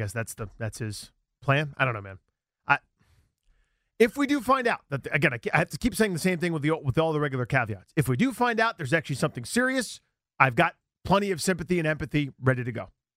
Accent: Washington, District of Columbia, United States; I grew up in Washington, D.C. I went to kindergarten through college in D.C.

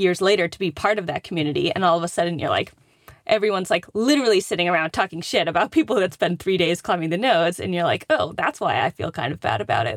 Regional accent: East Coast, United States; And it's funny because, like, I'm from the East Coast.

